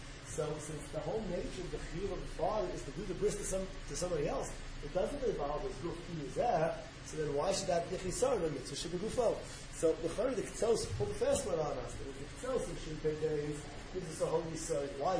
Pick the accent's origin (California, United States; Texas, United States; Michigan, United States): California, United States; So, I'm from California.